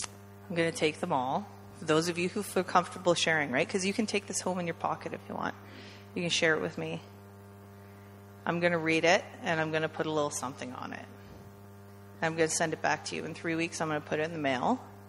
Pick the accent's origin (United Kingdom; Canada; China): Canada; I'm from Canada, so I got it.